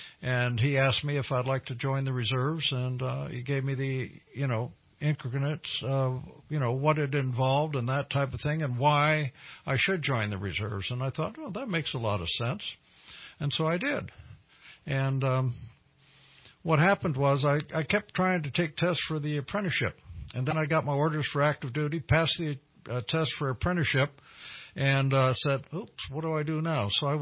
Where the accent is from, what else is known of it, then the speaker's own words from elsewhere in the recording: Mare Island, California, United States; born there; You know, I was born in Mare Island Naval Shipyard.